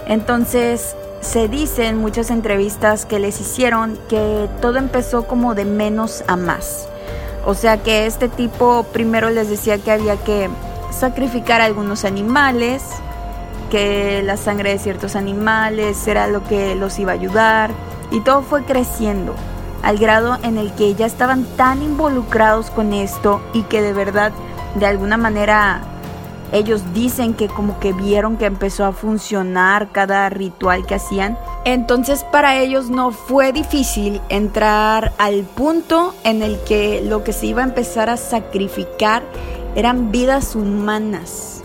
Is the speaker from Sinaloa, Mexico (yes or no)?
no; Matamoros, Tamaulipas, Mexico; lo que durante por muchos años se vivió aquí en mi tierra, Matamoros, Tamaulipas.